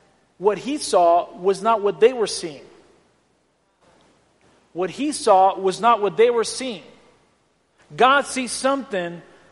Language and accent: English; San Luis Potosí, Mexico; we grew up in Mexico, you know, my mom was the number 7th person to be baptized in the church. I remember we would meet there in the living room, you know, of the pastor's home in San Luis Potosí.